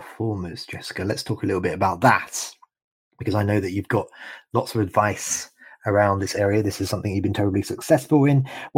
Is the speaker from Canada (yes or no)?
yes; Canada; I know I don't sound like it, but I'm also Canadian.